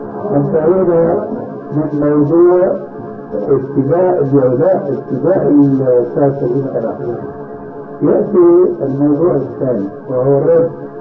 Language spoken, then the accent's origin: Arabic; Syria; ولذلك عندنا في سوريا